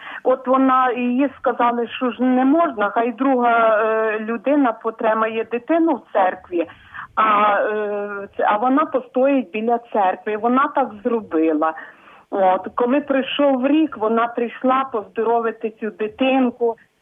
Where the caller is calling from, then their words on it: Zhytomyr, Zhytomyr Oblast, Ukraine; Ви знаєте, я з Житомира.